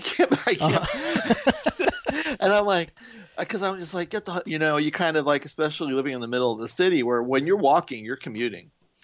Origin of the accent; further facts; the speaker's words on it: Millbrae, California, United States; also born or lived in San Francisco, United States; I grew up in Millbrae. Millbrae, so, okay. Right by the airport. And then I moved to San Francisco when I was in my 20s.